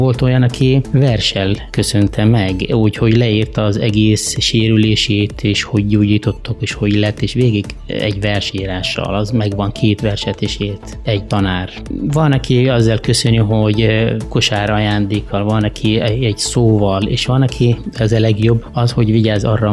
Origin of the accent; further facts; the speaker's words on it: Yemen; Hungarian is a second language; moved away as an adult; now in Hungary; ott születtem, én elvégeztem az iskoláimat, és kaptam a jemeni államtól ösztöndíjat ide, Magyarországra. Debreceni Egyetemen végeztem, és onnan kerültem utána, kaptam meg lehetőséget Sátorajai helyen dolgozni, ott voltam 14 éven keresztül